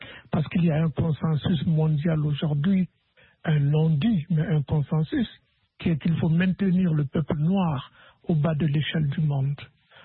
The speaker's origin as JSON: {"language": "French", "country": "Burkina Faso", "said": "Je ne m'enorgueillis pas en tant que Burkinabé que ce soit le représentant de mon pays"}